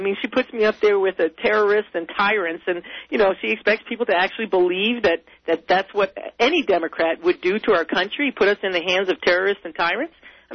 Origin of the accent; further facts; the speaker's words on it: South Bronx, New York, United States; You know, I grew up in the South Bronx. I have 6 uncles, 2 brothers.